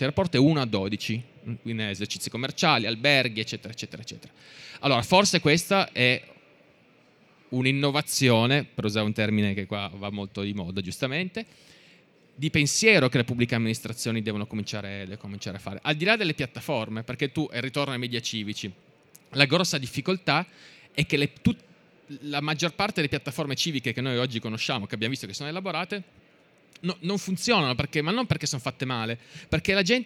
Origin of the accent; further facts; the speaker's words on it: Apulia, Italy; poi non lo so pronunciare bene perché io sono pugliese